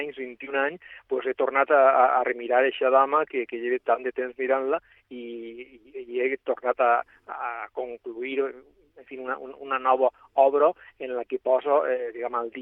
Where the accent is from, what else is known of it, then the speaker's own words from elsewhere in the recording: Elche, Valencian Community, Spain; Com a il·licità, vull que estiga aquí